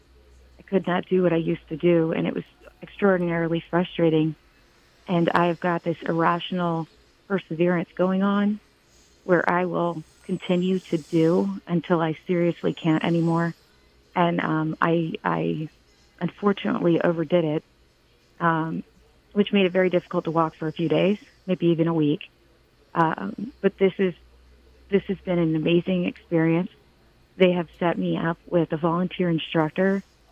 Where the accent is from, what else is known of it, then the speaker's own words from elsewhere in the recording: East Coast, United States; we would go a few times every winter growing up on the East Coast, but we'd drive up to Pennsylvania for skiing